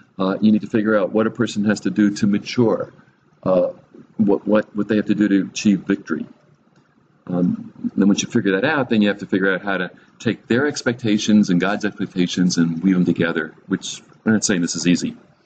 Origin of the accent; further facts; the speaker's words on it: New Jersey, United States; Water, I'm from New Jersey.